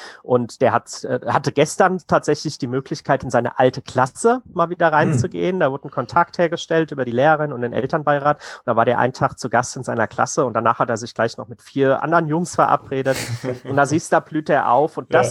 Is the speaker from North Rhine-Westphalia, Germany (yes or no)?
no; Hesse, Germany; Und in Hessen, ne, wir kommen aus Hessen